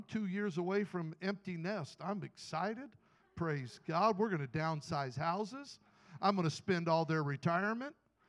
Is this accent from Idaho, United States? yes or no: yes; Idaho, United States; In fact, when I was a teenager, we used to come by Imperial Beach. I grew up in Idaho, and we'd come by on our way to youth convention